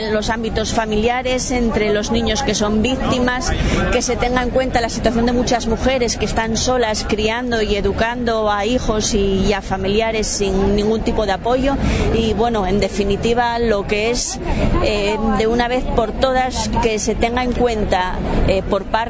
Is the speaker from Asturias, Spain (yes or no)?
yes; Asturias, Spain; vengo de Asturias y pues nada, desde allí intentamos organizar en la medida de todas nuestras posibilidades la mayor representación posible de mujeres